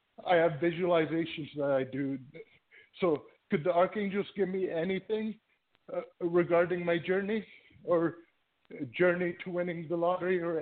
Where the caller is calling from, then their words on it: Toronto, Ontario, Canada; from Toronto.